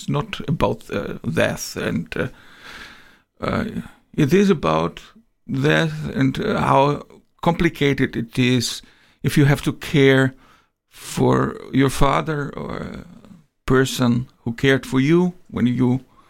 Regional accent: Augsburg, Bavaria, Germany; English is a second language; also born or lived in Riga, Latvia; I was born in Riga first. Yeah, then my parents decided to leave the country, the Soviet Union. And in 77, and so the next years I spent in Augsburg, Bavaria

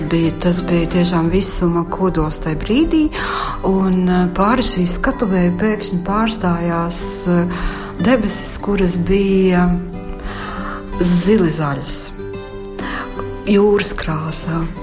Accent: Courland, Latvia; Nu, es esmu gan kursis, jā, es esmu kurzemniece

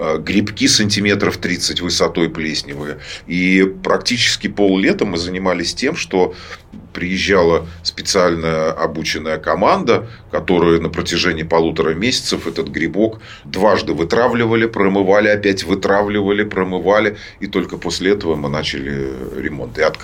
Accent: Daugavpils, Latgale, Latvia; Я родом из Даугавпилса, я вернулся сюда, приехал сюда в 2020 году, в марте месяце, маму навестить и там по своим каким-то делам. И из-за ковида я здесь застрял. Как получилось, вот уже 5 лет.

